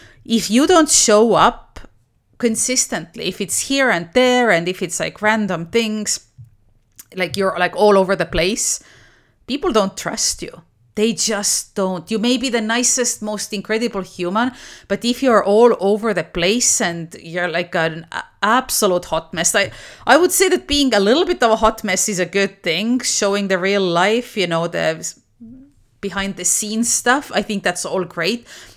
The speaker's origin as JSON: {"language": "English", "country": "Estonia", "tie": "born or raised there", "second_language": "English", "said": "I was born and raised in Estonia, as a lot of you know. We are Viking people."}